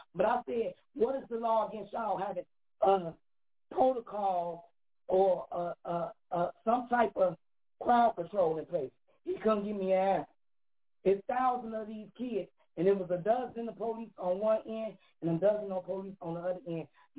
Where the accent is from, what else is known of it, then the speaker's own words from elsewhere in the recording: Chicago, Illinois, United States; now in McHenry, United States; I'm not from Milwaukee. I'm from Chicago. I live in McHenry, Illinois. I drove an hour away.